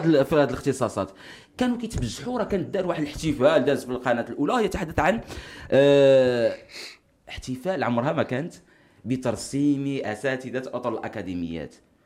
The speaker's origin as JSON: {"language": "Arabic", "country": "Morocco", "said": "حنا مغاربه"}